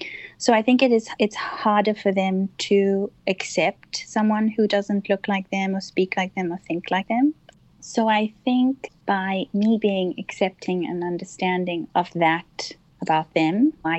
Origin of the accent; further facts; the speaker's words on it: South Africa; I would identify myself as South African, and my race group would be Indian.